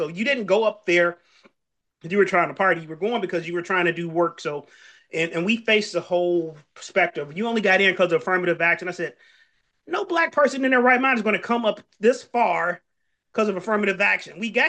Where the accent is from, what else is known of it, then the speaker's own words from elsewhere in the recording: Detroit, Michigan, United States; I grew up in Detroit, but my undergrad prepared me more for the world than anything else because I went to Michigan Tech on Lake Superior.